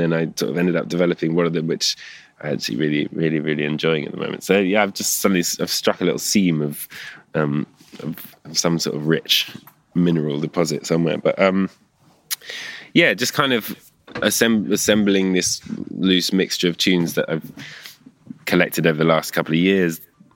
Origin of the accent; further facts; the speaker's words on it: England, United Kingdom; I think it's just the fact that I'm English and grew up here